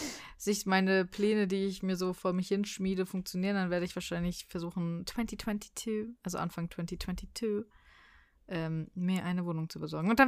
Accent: Frankfurt, Hesse, Germany; aber eigentlich, ich bin Frankfurter, ich wollte gerade sagen Frankfurter Bub, aber ich bin kein Frankfurter Bub.

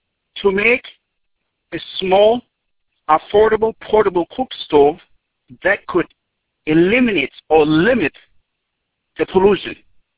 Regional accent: Ethiopia; If you are in a village that I was born and raised in East Africa, in Ethiopia, you have to walk for miles and miles to collect the firewood just to cook.

